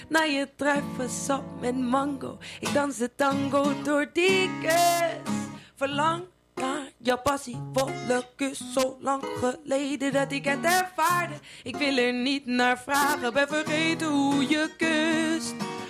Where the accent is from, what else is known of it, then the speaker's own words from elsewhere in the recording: Amsterdam, North Holland, Netherlands; ik kom dus nog steeds uit Amsterdam.